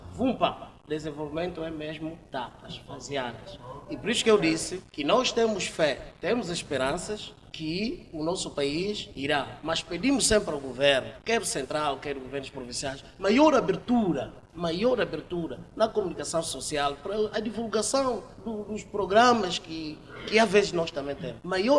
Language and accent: Portuguese; Angola; Todos nós como angolanos, mas juntos.